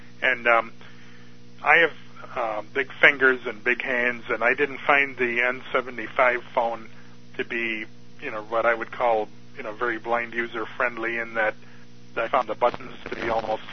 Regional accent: Buffalo, New York, United States; I'm from the Buffalo, New York area, suburb

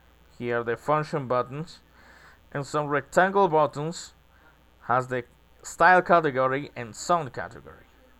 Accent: Ecuador; English is a second language; Hello everybody … I come from Ecuador, age 30, and I am blind musician.

